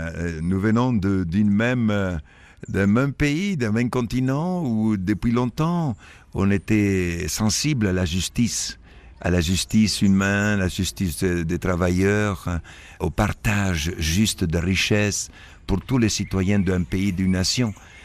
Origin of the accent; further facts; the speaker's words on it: Madagascar; moved away; Oui, en 1972, quand j'ai quitté Madagascar, j'ai découvert un peuple pauvre mais digne.